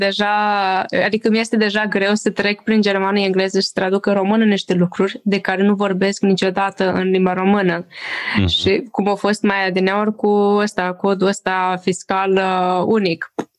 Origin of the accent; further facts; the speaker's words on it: Romania; moved away; lucrurile astea mie, sincer, mi-e dor, pentru că fac parte din fibra ta ca român.